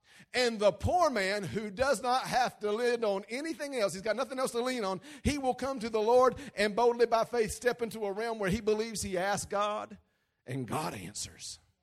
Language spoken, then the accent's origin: English; United States; So while I'm American, while I love the Constitution of the United States